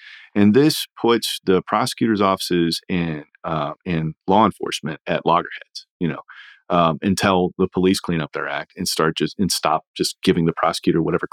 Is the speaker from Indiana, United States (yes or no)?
yes; Indiana, United States; especially in states like my home state of Indiana